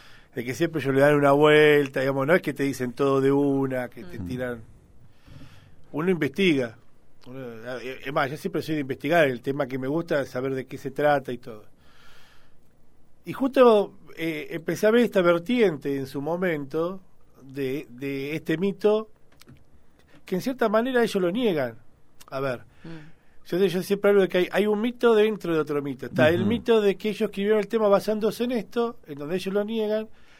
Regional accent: Buenos Aires, Argentina; Aunque yo vengo de la zona norte, digamos, yo no soy de acá de La Plata, pero allá también escuchamos, digamos, del otro lado de la provincia.

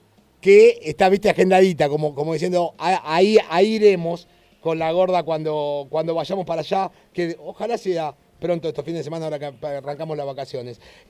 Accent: La Plata, Buenos Aires Province, Argentina; a los que somos de La Plata

